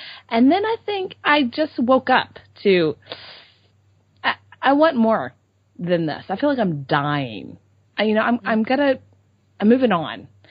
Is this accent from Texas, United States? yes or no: yes; Houston, Texas, United States; Ex-Houstonian and currently in Texas. So we're Texan women here.